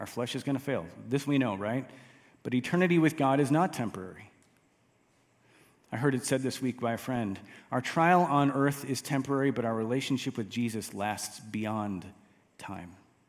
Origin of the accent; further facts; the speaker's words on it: Chicago, Illinois, United States; I grew up outside of Chicago, Illinois. I say it's Illinois because when I went off to college in Ohio, some people thought Chicago was a state. Chicago, Illinois. Went off to college, came back to teach near Chicago in a suburb.